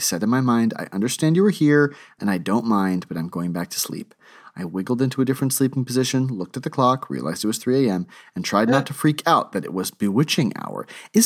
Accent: Texas, United States; This was one of my first times really driving around in the Northeast. I grew up in Texas.

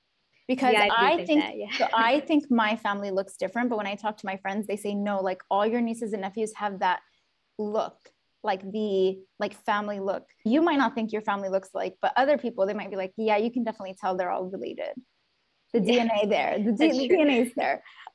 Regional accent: Yemen; And he was you're Yemeni, aren't you? And I'm how did you know that?

